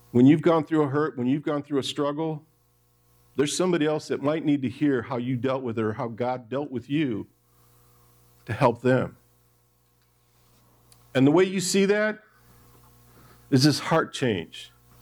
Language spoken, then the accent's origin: English; Michigan, United States; I grew up in Michigan. Some of the most beautiful lighthouses in the world are in Michigan.